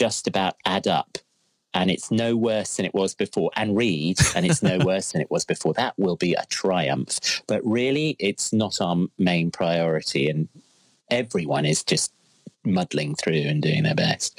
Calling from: Crouch End, London, United Kingdom; I'm currently in my son's room. In our flat in Crouch End, in rainy Crouch End.

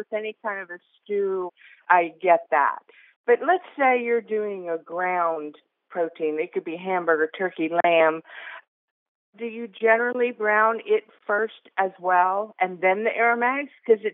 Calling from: Newark, Ohio, United States; Newark, Ohio.

